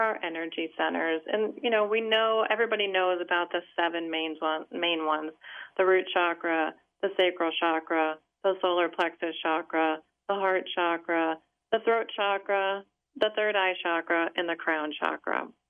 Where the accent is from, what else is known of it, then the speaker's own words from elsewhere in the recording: Detroit, Michigan, United States; I was born in the Dearborn Heights area near outside of Detroit. My parents were born in Detroit. My grandparents were born in Detroit.